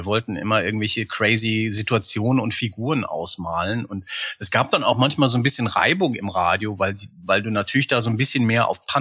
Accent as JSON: {"language": "German", "town": "Frankfurt am Main", "region": "Hesse", "country": "Germany", "tie": "born or raised there", "said": "als ich dann schon studierte in Frankfurt am Main, in meiner Heimatstadt"}